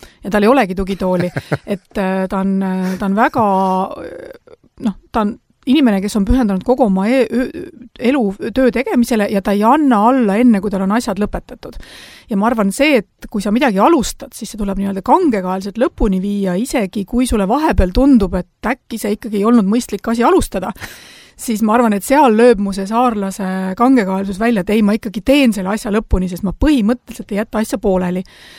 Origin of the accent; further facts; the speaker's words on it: Saare County, Estonia; minu isa siis juba on ainult sündinud üles kasvanud Ida-Virumaal. Nii et ma olen väga otseselt Saaremaalt pärit.